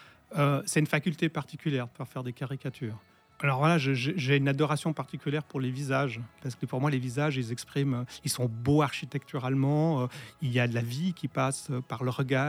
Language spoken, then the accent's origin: French; Brazil; now in France; je n'ai pas vu beaucoup de films quand j'étais jeune au Brésil. Au Brésil, j'ai vu 3 films.